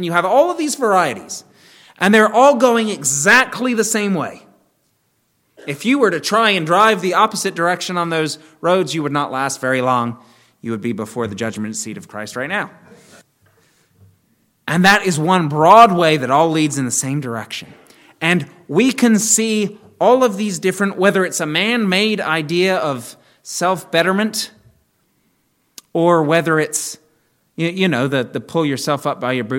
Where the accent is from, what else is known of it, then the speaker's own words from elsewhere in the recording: Maryland, United States; I grew up outside of Washington, D.C. I learned to drive on those roads.